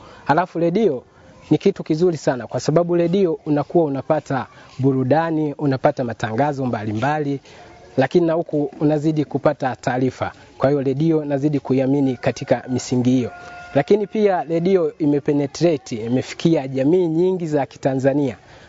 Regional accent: Tabora, Tanzania; natokea Tabora, Tanzania.

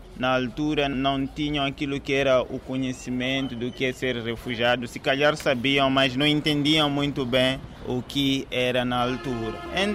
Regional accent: Bujumbura, Bujumbura Mairie, Burundi; Portuguese is a second language; now in Lichinga, Mozambique; venho de Burundi, na capital Bujumbura, é de lá onde eu nasci. Estou cá desde 97, praticamente vivendo na cidade de Lixinga, província de Niassa

